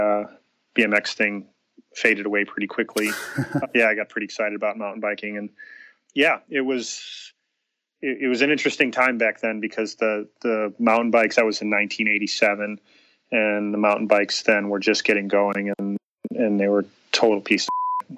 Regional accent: Chicago, Illinois, United States; now in Arizona, United States; I grew up in Chicago, and that wasn't the case, certainly.

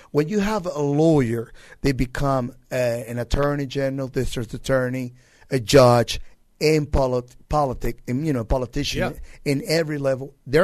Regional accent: Venezuela; moved away; No, I mean, like I said, growing up in Venezuela, you know, you grew up in a Catholic church.

